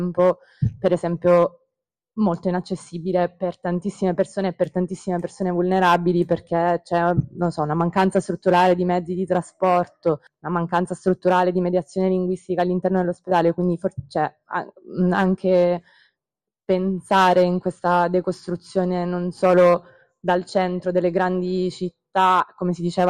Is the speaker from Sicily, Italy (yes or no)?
yes; Sicily, Italy; io sono siciliana, vivo in provincia di Ragusa, che non è una città come Palermo